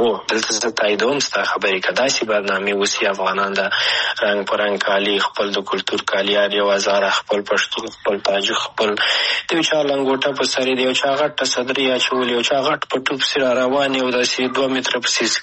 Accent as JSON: {"language": "Pashto", "country": "Afghanistan", "said": "لکه زه افغان یم د افغانستان سره که مینه ونه لرم، که زه د خپل هویت سره مینه ونه لرم"}